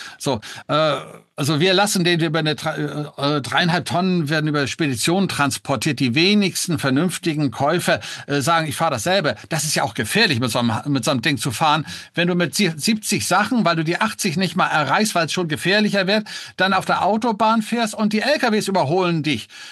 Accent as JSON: {"language": "German", "country": "Denmark", "tie": "born there", "said": "ich bin gebürtiger Däne"}